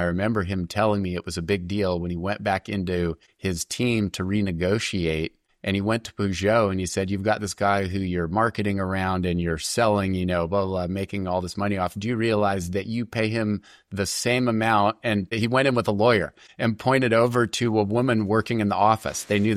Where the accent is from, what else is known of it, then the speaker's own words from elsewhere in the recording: Santa Barbara, California, United States; and then I relocated back up to my hometown of Santa Barbara and opened my own training business